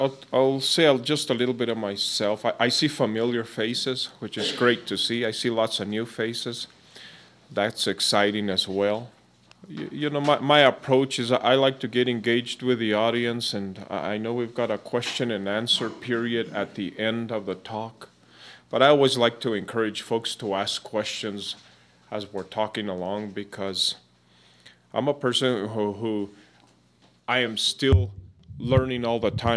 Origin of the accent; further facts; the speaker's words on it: Abiquiu, New Mexico, United States; Like I said, I'm from Abiquiu. I've been there all my life.